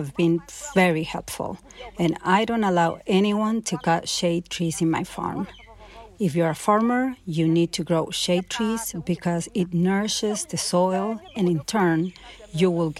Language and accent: English; Ghana; I come from Nixei Odurokrom.